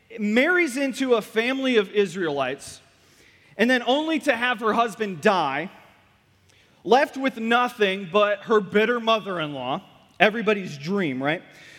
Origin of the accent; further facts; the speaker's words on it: Kendallville, Indiana, United States; But I was born and raised in Kendallville.